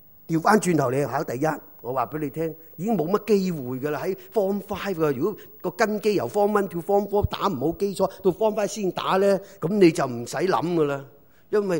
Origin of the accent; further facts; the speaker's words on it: Guangdong, China; 我哋广东人就话老笋生唔埋啊嘛